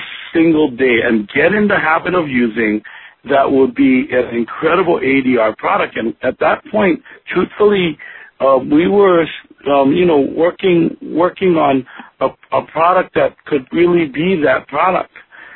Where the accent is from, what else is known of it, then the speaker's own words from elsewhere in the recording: Hawaii, United States; especially I'm from Hawaii.